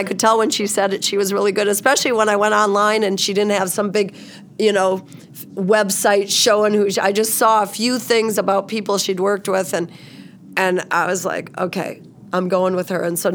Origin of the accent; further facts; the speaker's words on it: Windom, Minnesota, United States; So the artist on that is a guy from my hometown, from Windham, Minnesota.